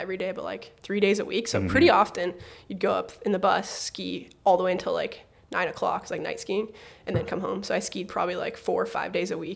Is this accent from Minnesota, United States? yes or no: no; Hood River, Oregon, United States; also born or lived in Bellevue / Portland; No, I was born technically in Bellevue, Washington. Grew up in Portland until I was fourth grader, so pretty good chunk, and then moved to Hood River.